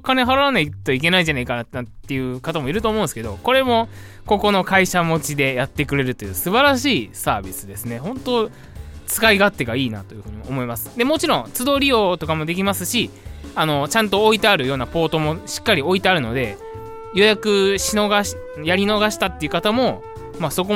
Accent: Kyoto, Japan; 自分地元京都なんですけど、京都にあんのかなって言って調べたんですよ。

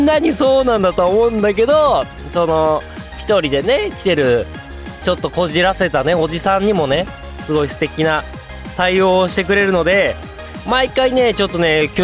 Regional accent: Hokkaido, Japan; 私、地元の北海道はもちろん、多分そろそろ雪がね、積もり始めてる頃でしょうし

